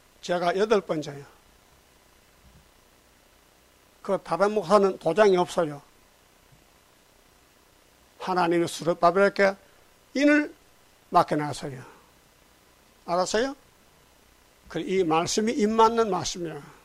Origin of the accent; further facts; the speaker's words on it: Uiseong, North Gyeongsang, South Korea; 우리 고향에 경상북도 의성군 다인 장로교회에 가서 목회를 했어요.